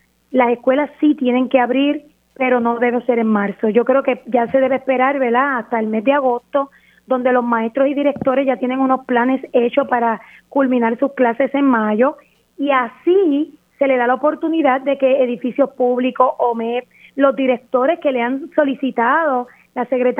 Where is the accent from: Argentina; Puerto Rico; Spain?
Puerto Rico; Toa Baja; soy de aquí, de Toa Baja, soy llanera de corazón.